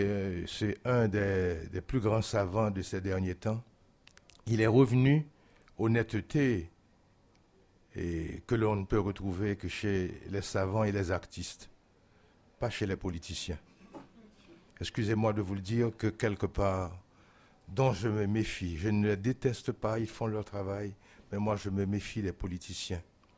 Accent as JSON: {"language": "French", "country": "Haiti", "said": "la présence indirecte d'un dictateur nous renvoie à ce que nous avons eu chez nous, en Haïti."}